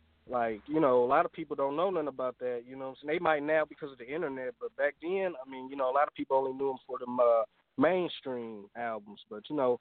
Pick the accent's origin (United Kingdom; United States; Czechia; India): United States; Oakland, California; Man, I'm originally from East Oakland, California, you know what I'm saying?